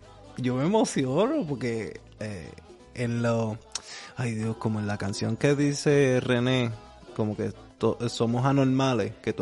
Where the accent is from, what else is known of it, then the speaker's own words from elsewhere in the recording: Sabana Llana, Puerto Rico; porque yo me crié en Sabana Llana